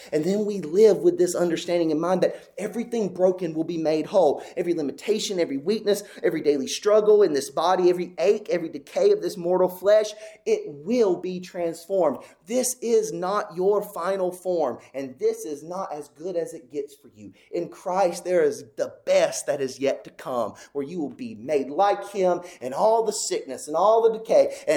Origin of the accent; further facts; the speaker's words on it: United States; Now, I am an American. Proud to be an American.